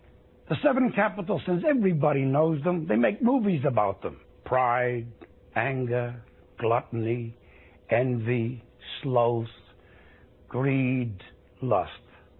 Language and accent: English; New York, United States; Never apologize for where you came from. I was raised in Hell's Kitchen, New York.